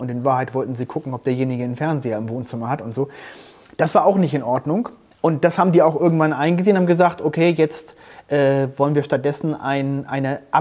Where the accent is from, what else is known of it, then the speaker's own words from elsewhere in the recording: Hamburg, Germany; ich komme aus Hamburg, wie gesagt